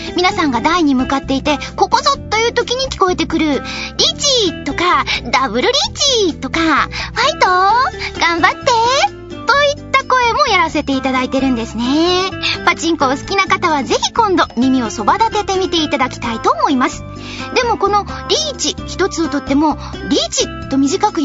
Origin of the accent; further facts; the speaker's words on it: Osaka, Japan; also born or lived in Tokyo / Fukushima / Nagoya; 私は東京生まれの大阪福島名古屋育ちなんですが